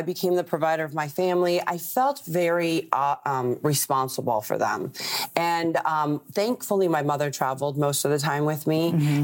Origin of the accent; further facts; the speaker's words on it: Buenos Aires, Argentina; my life really literally went from growing up in Buenos Aires, Argentina, where it's like dirt roads, donkeys running around everywhere